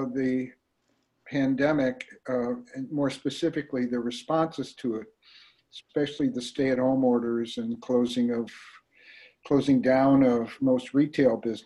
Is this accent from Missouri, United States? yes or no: yes; St. Louis, Missouri, United States; No, I grew up in St. Louis.